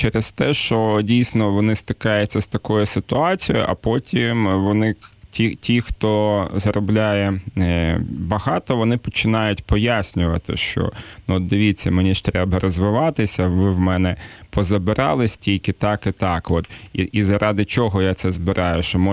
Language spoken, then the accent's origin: Ukrainian; Zhytomyr, Zhytomyr Oblast, Ukraine; В мене перша презентація була в моєму рідному місті, Житомирі.